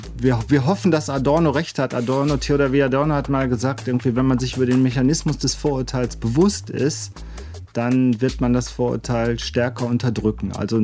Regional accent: Essen, North Rhine-Westphalia, Germany; Zeche Zollverein, Weltkulturerbe, als Essener, ich sage ja immer irgendwie, da entwickelt man natürlich so eine Heimatliebe

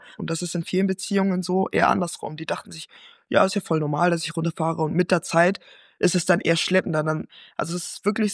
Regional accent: Hamburg, Germany; Ich komme ja aus Hamburg, sie kommt aus Nähe Regensburg.

